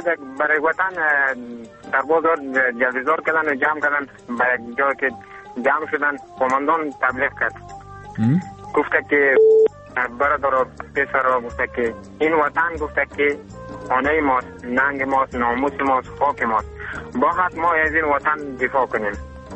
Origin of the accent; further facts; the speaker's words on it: Afghanistan; ما همه افغانیم